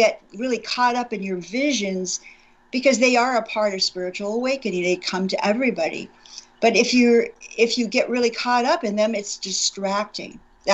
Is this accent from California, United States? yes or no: yes; California, United States; also born or lived in Hawaii; But I'm from California, so whenever there's rumbling and the earth shaking, you always think earthquake